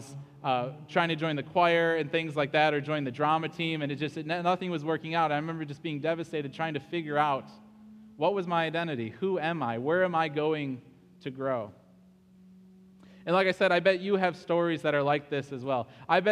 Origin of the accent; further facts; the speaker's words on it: United States; like most kids do growing up in America.